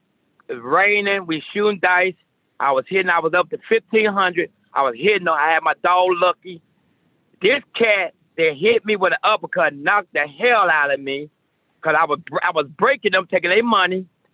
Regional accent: Alabama, United States; Bo, I come from Alabama. My father was a boxing coach.

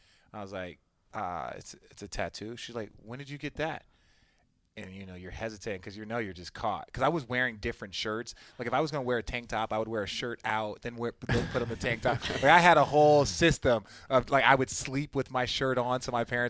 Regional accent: Arizona, United States; So we grew up in Arizona.

